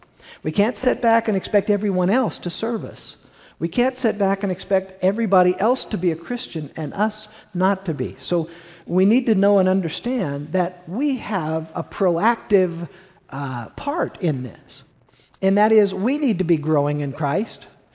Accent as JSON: {"language": "English", "region": "Missouri", "country": "United States", "said": "Now, I'm from Missouri, so I'm hard-headed."}